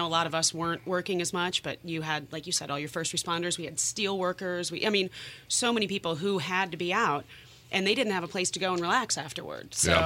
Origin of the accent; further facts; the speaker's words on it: South Bend, Indiana, United States; Well, I grew up in South Bend, so not too far, you know, just a little bit east of here. Went to college down in Indianapolis